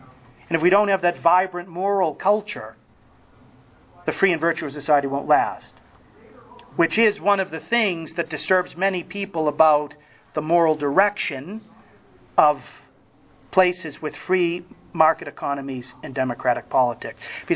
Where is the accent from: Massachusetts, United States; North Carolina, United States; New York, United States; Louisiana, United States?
Massachusetts, United States; Lowell; was from my hometown, Lowell, Massachusetts.